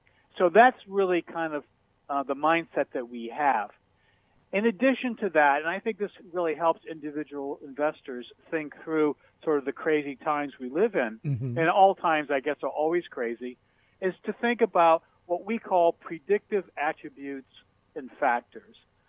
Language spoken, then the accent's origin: English; New England, United States; I grew up in New England. I'm a big Red Sox fan.